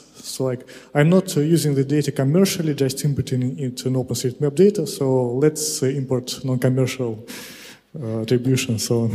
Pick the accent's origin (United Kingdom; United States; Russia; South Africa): Russia; from Russia.